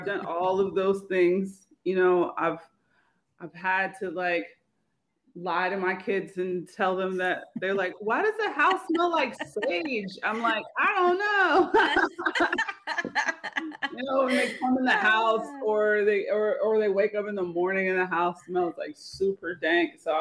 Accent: Cincinnati, Ohio, United States; No, I am an Ohioan. I was born and raised in Cincinnati.

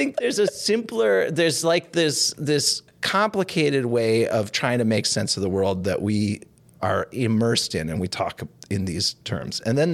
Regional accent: Elk River, Minnesota, United States; also born or lived in Madison; I grew up in Elk River. I lived a lot of different places. I spent a lot of time, half my childhood down in Madison, which was a much, much more culturally mixed community.

